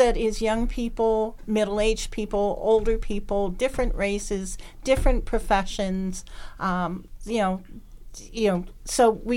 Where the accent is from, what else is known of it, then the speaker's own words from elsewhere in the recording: Montreal, Quebec, Canada; I grew up in Montreal.